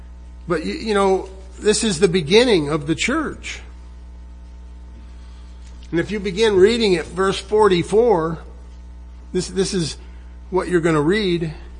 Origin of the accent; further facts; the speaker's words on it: California, United States; I'm 70 years old. I grew up in Southern California. My mother worked at Disneyland.